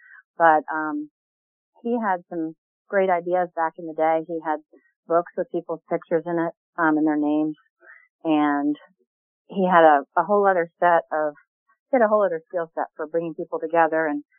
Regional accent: Florida, United States; I grew up in South Florida and was the only member of my family that was interested in horses.

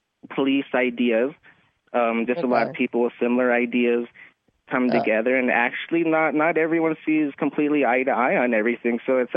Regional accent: Branton, Colorado, United States; I grew up in Branton, Colorado, around working-class family, working-class town, nothing too exciting besides the town wrestling tournaments and so on.

